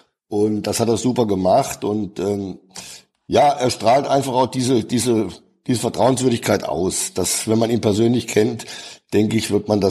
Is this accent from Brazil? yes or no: no; Stadtallendorf, Hesse, Germany; hier in Stadtallendorf, wo ich jetzt wohne, das ist mein Heimatort, mein Heimatverein